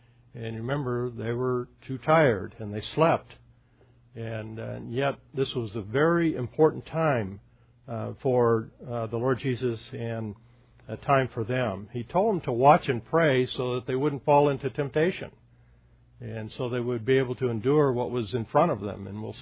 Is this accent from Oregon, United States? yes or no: yes; Portland, Oregon, United States; I grew up in Portland, Oregon. And Portland is a beautiful, Oregon is a beautiful area.